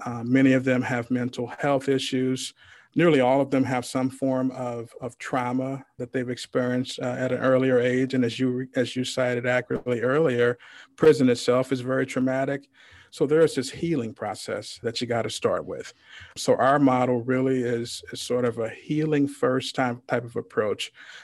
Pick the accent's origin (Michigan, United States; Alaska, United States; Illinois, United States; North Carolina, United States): Illinois, United States; East St. Louis; being born and raised in East St. Louis, which, you know, on my block, you know, when I go back home, my mom and dad still live on 80th Street in East St. Louis.